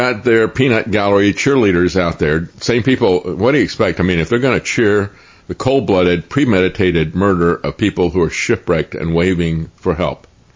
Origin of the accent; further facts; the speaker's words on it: Tampa, Florida, United States; I grew up in Tampa